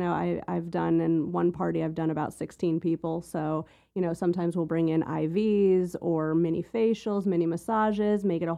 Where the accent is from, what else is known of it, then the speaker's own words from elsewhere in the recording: New Jersey, United States; also born or lived in South Florida; Well, born and raised in New Jersey and then... New Jersey? Yep. And then South Florida for 15, 16 years.